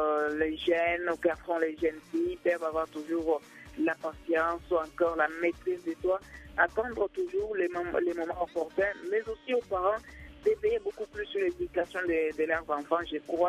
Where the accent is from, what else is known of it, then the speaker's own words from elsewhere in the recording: DR Congo; first language Tshiluba; French is a second language; Je crois en Chiluba, donc ma langue maternelle, on dit.